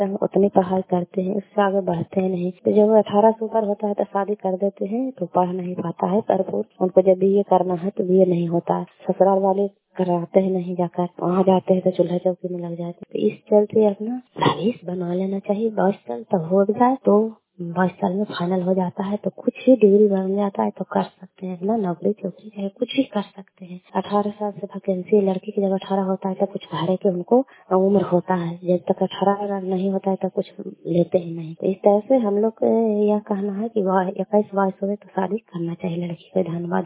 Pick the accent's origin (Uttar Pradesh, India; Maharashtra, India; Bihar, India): Bihar, India; Kalyanpur; घर कल्याणपुर वाले बेलछी पंचायत प्रखंड चंदी जिला नालंदा का निवासी हूँ।